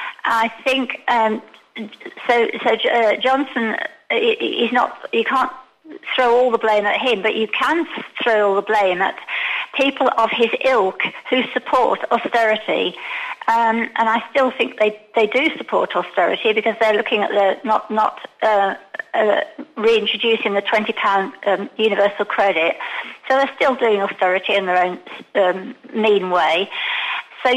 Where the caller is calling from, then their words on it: Alicante, Valencian Community, Spain; Hello, Giles. Yeah